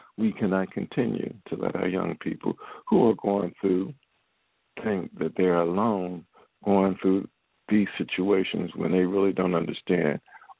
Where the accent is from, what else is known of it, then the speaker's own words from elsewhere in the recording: Philadelphia, Pennsylvania, United States; But again, Charmaine is from my hometown in Philadelphia.